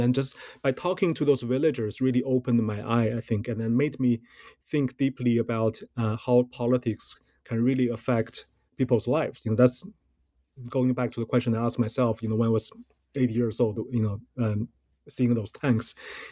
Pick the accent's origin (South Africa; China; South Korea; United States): China; Beijing; English is a second language; I was born in Beijing and also spent most of my time in the city.